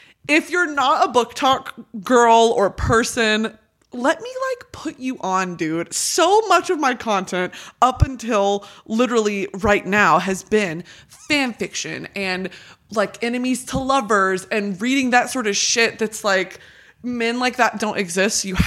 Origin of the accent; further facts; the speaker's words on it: United Kingdom; I can say that because I'm British.